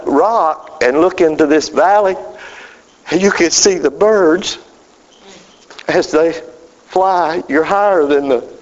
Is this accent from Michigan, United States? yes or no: no; Georgia, United States; And I'm just a North Georgia boy. Born. This is my hometown. I was born and raised here. Born and raised on a farm just not far from here.